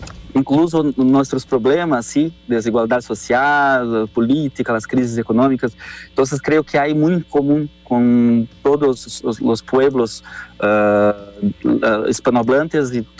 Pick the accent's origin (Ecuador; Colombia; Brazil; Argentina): Brazil; Porto Alegre, Rio Grande do Sul; Spanish is a second language; Yo soy de Porto Alegre, que es más al